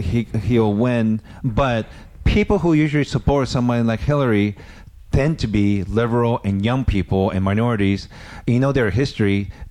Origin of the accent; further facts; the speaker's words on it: United States; whenever the customer found I'm American, they were complaining about Trump.